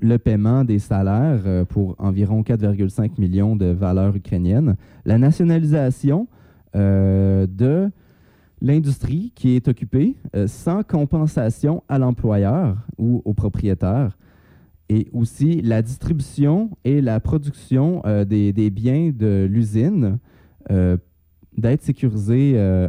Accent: Quebec, Canada; qui ont immigré chez nous au Québec

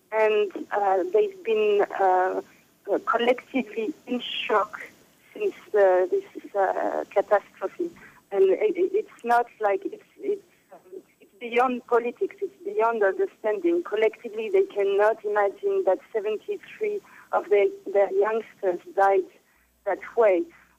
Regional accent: France; English is a second language; I mean, I'm French, I was brought up in France

